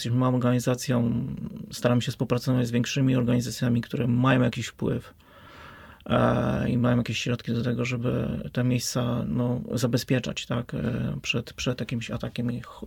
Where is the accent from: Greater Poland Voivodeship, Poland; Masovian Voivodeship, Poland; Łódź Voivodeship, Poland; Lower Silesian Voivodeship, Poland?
Łódź Voivodeship, Poland; Łódź; Ja pamiętam, że też jestem bałuciarzem, wychowałem się w środowisku związanych z łódzkimi klubami sportowymi.